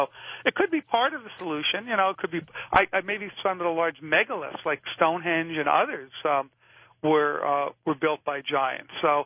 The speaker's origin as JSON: {"language": "English", "region": "New York", "country": "United States", "said": "I'm from New York originally, too, so hi in Brooklyn."}